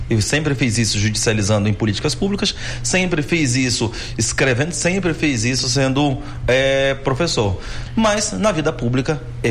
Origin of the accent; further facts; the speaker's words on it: Manaus, Amazonas, Brazil; Eu sou amazonense. Eu sou manauara, eu conheço a realidade do interior do Amazonas